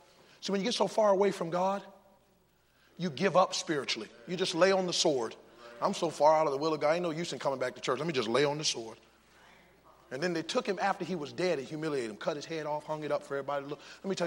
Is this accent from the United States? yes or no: yes; Virginia, United States; I'm from Northern Virginia.